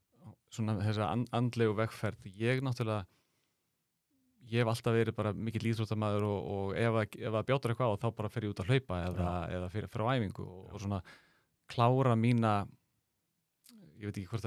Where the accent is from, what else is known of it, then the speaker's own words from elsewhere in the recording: Grindavík, Southern Peninsula, Iceland; ég hugsaði tilbaka alast upp í Grindavík